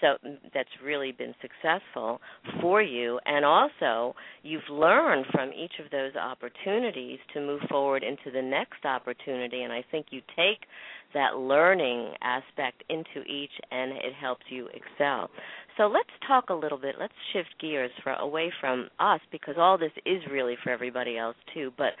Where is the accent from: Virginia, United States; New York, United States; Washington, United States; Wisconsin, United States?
New York, United States; accent: New York; And I'm originally from New York, too, so my New York accent shows, huh?